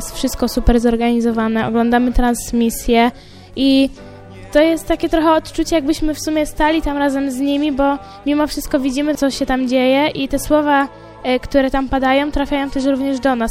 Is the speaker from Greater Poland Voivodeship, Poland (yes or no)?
yes; Kalisz, Greater Poland Voivodeship, Poland; Jestem z Kalisza